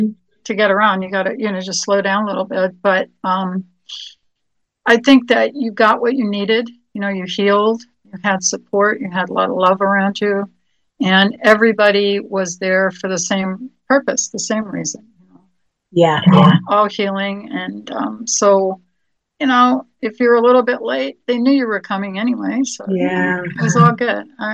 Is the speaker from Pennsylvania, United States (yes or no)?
yes; Pittsburgh, Pennsylvania, United States; But when I was a kid, I grew up in Pittsburgh, and we used to go to the Buell Planetarium.